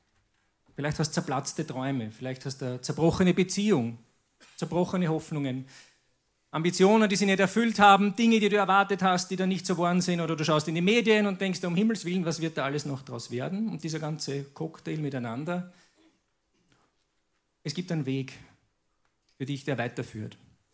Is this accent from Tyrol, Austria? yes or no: yes; Tyrol, Austria; Und das ist die Lehre vom Gipfel, gell? Bei uns in Tirol oder sonst wo.